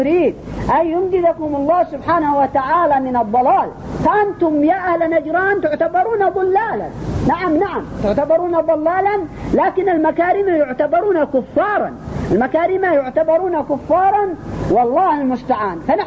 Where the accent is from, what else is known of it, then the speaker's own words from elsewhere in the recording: Yemen; عندنا في اليمن